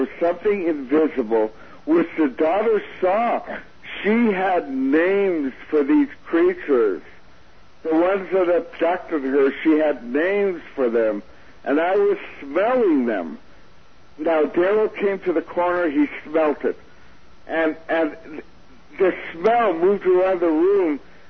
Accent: Missouri, United States; I'm from Missouri. You got to show me.

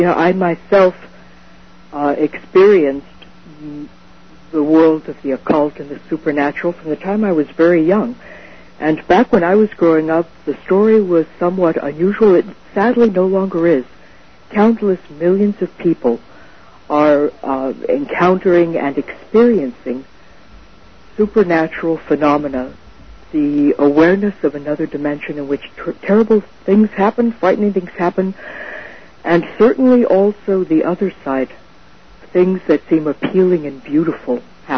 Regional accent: Mexico; My sister and I were growing up in Mexico at the time.

